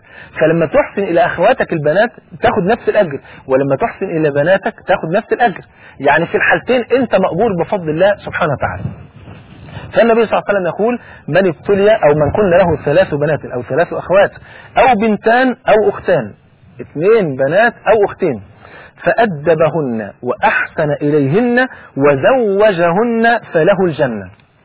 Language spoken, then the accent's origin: Arabic; Egypt; المثل عندنا في مصر بيقول البنت حبيبة ابوها